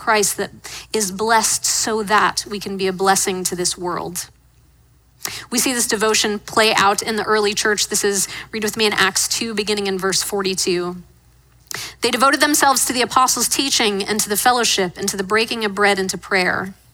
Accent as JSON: {"language": "English", "town": "Pittsburgh", "region": "Pennsylvania", "country": "United States", "tie": "born or raised there", "said": "My family and I had the opportunity to go back to Pittsburgh, my hometown, this past weekend."}